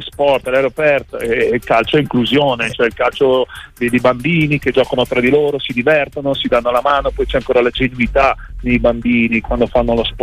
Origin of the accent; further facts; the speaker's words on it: Stella, Emilia-Romagna, Italy; also born or lived in Pavullo; now in Castelnuovo Rangone, Italy; Io sono nato a Pavullo, ma sono cresciuto a Stella, che è un paesino lì vicino a Serra, per arrivare prima di Serramazzoni sull'Appennino.